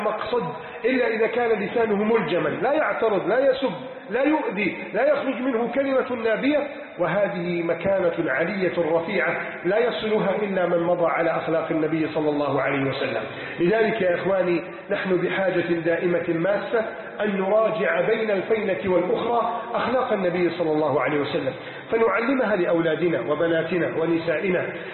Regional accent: Egypt; اللهم إنا نسألك أن تحفظ بلدنا مصر

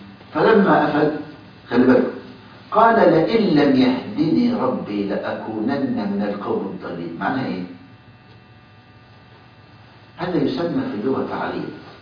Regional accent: Egypt; كان عندنا في مصر حافظ ابراهيم وشوقي

